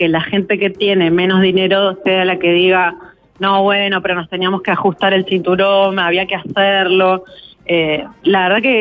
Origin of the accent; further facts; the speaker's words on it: Uruguay; Aparte soy la uruguaya, nadie es como, obviamente en todos los grupos soy la uruguaya.